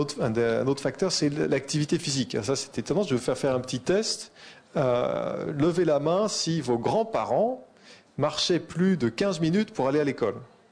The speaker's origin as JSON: {"language": "French", "country": "United States", "said": "Moi, je suis américain en plus d'être français"}